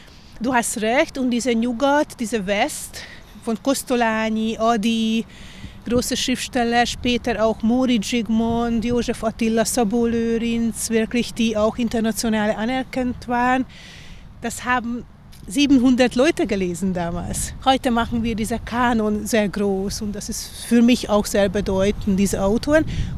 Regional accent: Kisoroszi, Pest, Hungary; bei uns in Kisorossi, wo mein Buch spielt

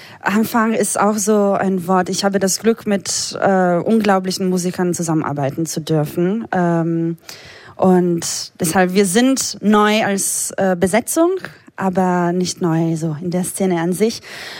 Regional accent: Friuli-Venezia Giulia, Italy; also born or lived in Slovenia; Ich bin 50 Meter vor der slowenischen Grenze geboren, in einem Krankenhaus. Genau, aber ich bin in Italien aufgewachsen, zwar auch in, hauptsächlich in der slowenischen Minderheit. Genau, deshalb bin ich zweisprachig groß geworden.

